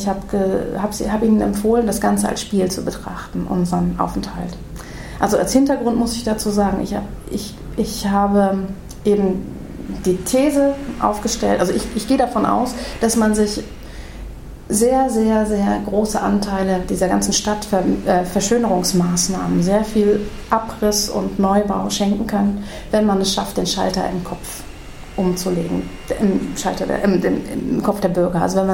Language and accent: German; Paderborn, North Rhine-Westphalia, Germany; ich komme aus Paderborn